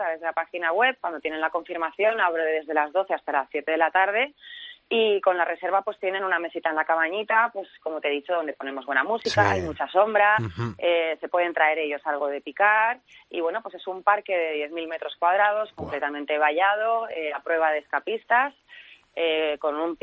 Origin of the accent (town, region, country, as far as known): Brunete, Community of Madrid, Spain